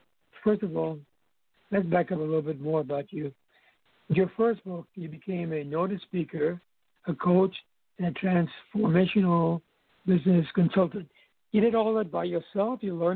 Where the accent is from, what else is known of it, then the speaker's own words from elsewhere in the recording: U.S. Virgin Islands; also born or lived in California; I grew up in the Virgin Islands, and I spent time in California in colleges and Air Force and whatnot, and I came back home.